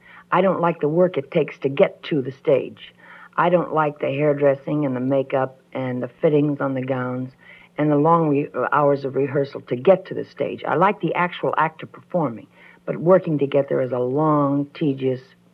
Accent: Kentucky, United States; born there; accent: Southern; I was born in Kentucky with a kind of a thick Southern accent, which my grandfather proceeded to rid me of very early on in life

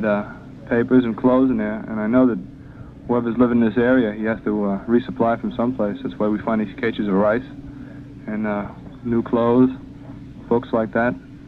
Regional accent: Bayside, New York, United States; Bayside, New York.

